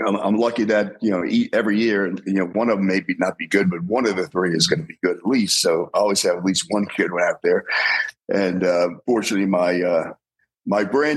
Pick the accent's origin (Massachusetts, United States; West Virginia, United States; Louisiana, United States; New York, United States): Louisiana, United States; New Orleans; I didn't go to LSU, but I grew up in New Orleans